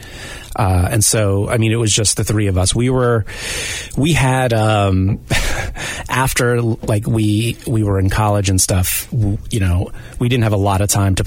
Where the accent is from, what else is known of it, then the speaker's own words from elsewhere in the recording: New Jersey, United States; In Bergen County.